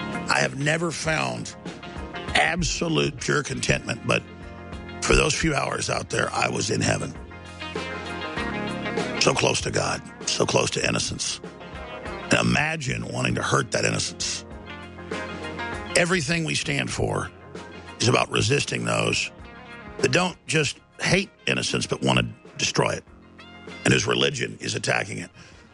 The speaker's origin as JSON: {"language": "English", "town": "Dallas", "region": "Texas", "country": "United States", "tie": "born or raised there", "said": "Growing up in Dallas around rich people, I thought it was just there."}